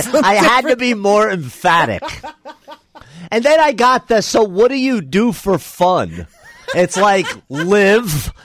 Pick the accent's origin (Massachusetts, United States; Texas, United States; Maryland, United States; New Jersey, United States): New Jersey, United States; figure I'm a little nuts, I'm from Jersey